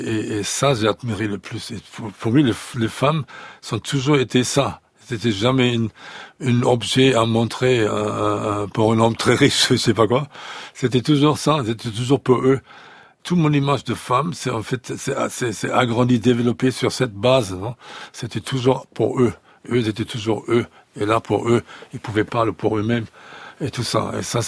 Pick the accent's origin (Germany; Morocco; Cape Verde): Germany; Duisburg, North Rhine-Westphalia; French is a second language; quand on vient de Duisbourg, de la Ruhr et tout ça, toutes les usines et toute la fumée et toutes ces choses comme ça